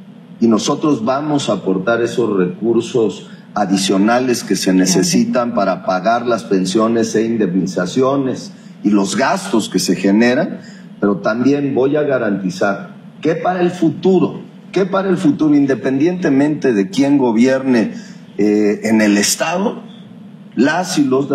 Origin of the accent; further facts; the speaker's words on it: Guadalajara, Jalisco, Mexico; Es un compromiso que yo hice como tapatío